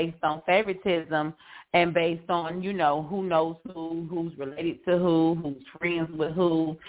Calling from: Houston, Texas, United States; I am calling from Houston, Texas.

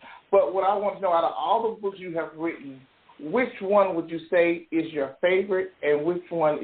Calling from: Alabama, United States; I am calling from Alabama.

